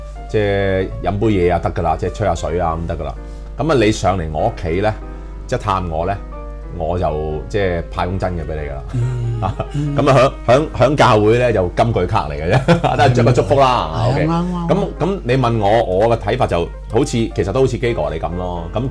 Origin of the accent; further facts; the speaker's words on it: China; 咁我哋中国人好多啲传统习俗噶嘛